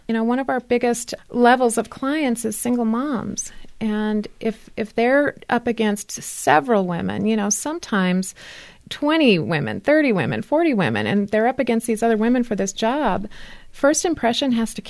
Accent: Denver, Colorado, United States; Well, I'm from Denver, and I was very much aware of Dress for Success in Denver

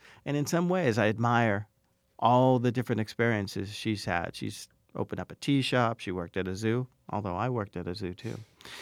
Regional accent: Malden, Massachusetts, United States; I grew up in Malden was very working class. I grew up in the black section of Malden

